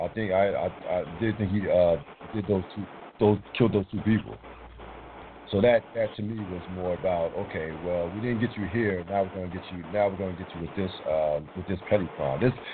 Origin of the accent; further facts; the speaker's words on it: Trenton, New Jersey, United States; My home state